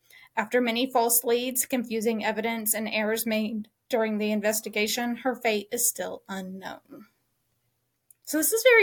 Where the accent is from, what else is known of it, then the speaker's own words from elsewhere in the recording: Brownsboro, Texas, United States; this is very much home. We are from Brownsboro, grew up in Brownsboro.